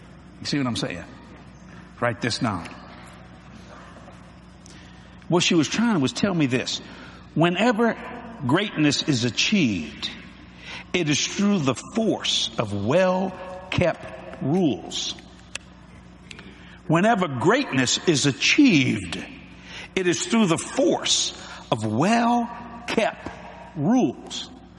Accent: New Orleans, Louisiana, United States; I was born in Algiers with the Sicilians.

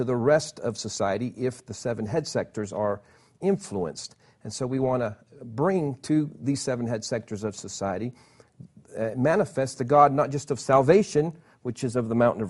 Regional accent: Peru; I grew up in the mission field. I was born in Peru, and my parents were missionaries. My dad was a pastor

